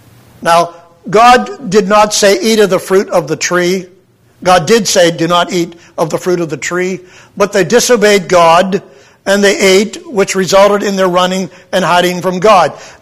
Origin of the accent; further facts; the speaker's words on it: Pennsylvania, United States; From the time that I was a teenager growing up in southwestern Pennsylvania